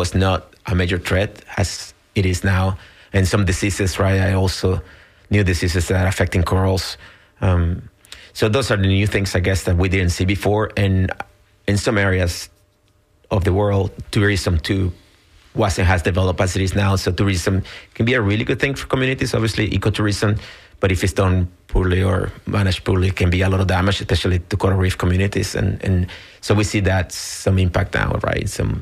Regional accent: Nicaragua; So when I was growing up, obviously my reach of knowledge was very local

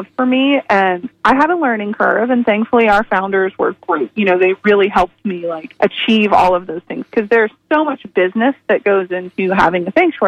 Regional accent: Ocala, Florida, United States; So I was born and raised in Ocala, which is where Kindred Spirits was originally situated.

